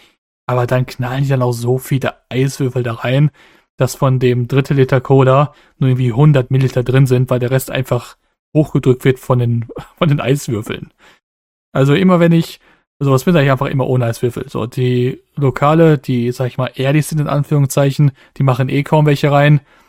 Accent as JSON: {"language": "German", "region": "Bavaria", "country": "Germany", "said": "Ich komme aus Franken übrigens."}